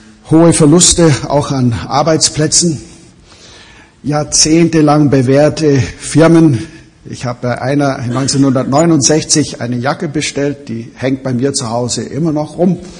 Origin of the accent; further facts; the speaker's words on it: United States; Als Amerikaner habe ich ein wenig geschmunzelt, als endlich der Barack Obama eintraf.